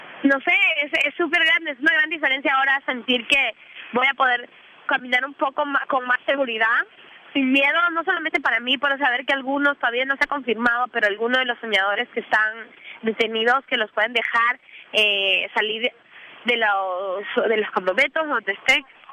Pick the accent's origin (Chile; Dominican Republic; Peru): Peru; now in United States; Llegué hace 10 años de Perú y bueno, ahora es un cambio completo.